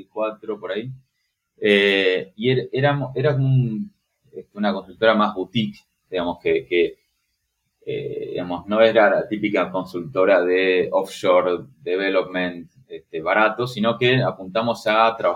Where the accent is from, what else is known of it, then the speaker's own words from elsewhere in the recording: Buenos Aires, Argentina; born there; nací en Buenos Aires, tengo 40 años, así que nací en el 80